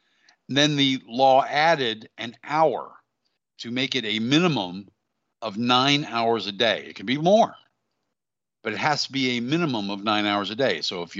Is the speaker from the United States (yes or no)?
yes; Pennsylvania, United States; Now, I am from Pennsylvania, so I can speak to Pennsylvania a little bit.